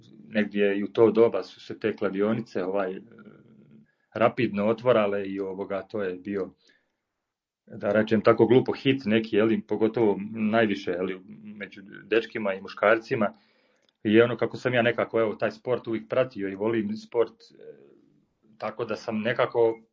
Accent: Gospić, Lika-Senj County, Croatia; Pa evo, rođen sam u Gospiću, u Lici, evo ovim putem pozdravljam moje Ličane ako neko sluša. Ponosni Ličani, ne li kako se kaže, i ovaj uvijek to volim istaknuti, volim svoju Liku i evo, nadam se uskoro se vratiti u nju. A evo, živio sam tamo, znači, do svoje 30. godine

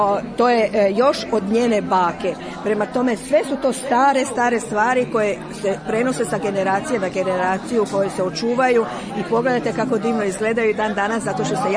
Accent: Cerna, Vukovar-Srijem County, Croatia; Ja nisam, ja sam rodom iz Cerne, s čime se ponosim.

